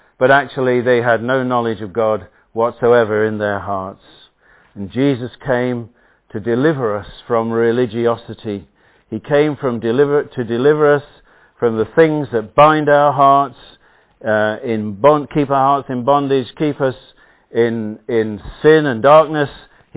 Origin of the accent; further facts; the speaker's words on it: Burton upon Trent, West Midlands, United Kingdom; I was walking around my hometown, Burton-on-Trent, with a group of Christians carrying banners with the gospel on these banners.